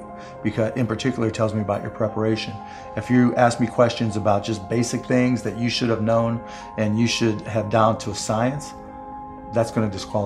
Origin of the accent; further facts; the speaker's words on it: Pittsburgh, Pennsylvania, United States; I mean, I grew up in Pittsburgh, and so I would, probably even less than 12 years old, I would go out and buy a bunch of baseball cards